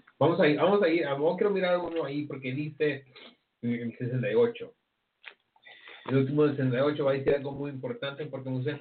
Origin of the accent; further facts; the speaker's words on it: Mexico; nosotros como mexicanos o latinos, negros americanos y nativos, somos una nación